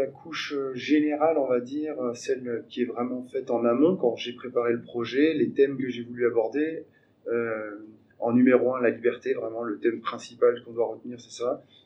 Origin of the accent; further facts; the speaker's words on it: France; je suis français, donc j'ai grandi avec Astérix, avec les œuvres de Franquin